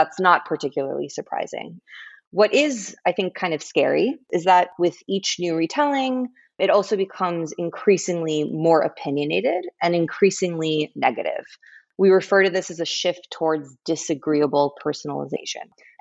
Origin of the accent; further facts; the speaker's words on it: Englewood, New Jersey, United States; also born or lived in Palo Alto; So I was born in Palo Alto. I lived there until I was 4 years old. And then my parents and I moved to northern New Jersey. And I grew up in Englewood, New Jersey.